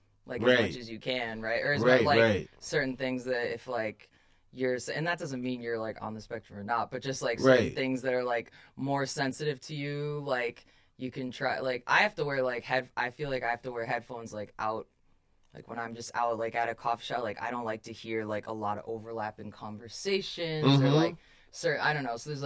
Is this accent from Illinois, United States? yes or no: yes; Chicago, Illinois, United States